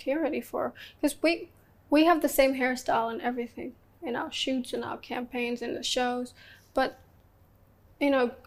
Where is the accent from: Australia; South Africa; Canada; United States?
Australia; growing up in Australia, there's a lot of refugees